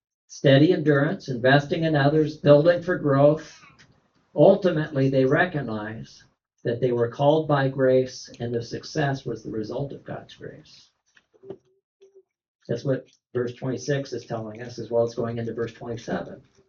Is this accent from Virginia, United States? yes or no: no; Kentucky, United States; There's a reason why I have somebody else do the scripture reading, because I grew up in Kentucky, right? I don't know how to say things.